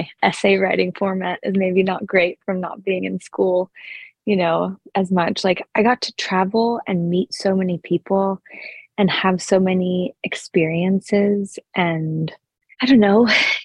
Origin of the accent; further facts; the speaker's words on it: Sun Valley, Idaho, United States; We were primarily based in Idaho. So I grew up in Sun Valley, Idaho.